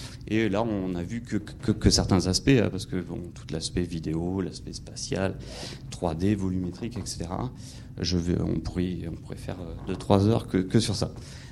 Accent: Bordeaux, Nouvelle-Aquitaine, France; alors je viens de Bordeaux

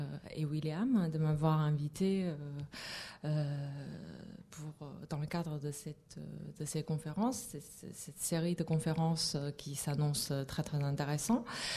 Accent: Wuhan, Hubei, China; also born or lived in Beijing; d'abord dans une ville qui s'appelle Wuhan, qui est ma ville natale, et ensuite à Pékin.

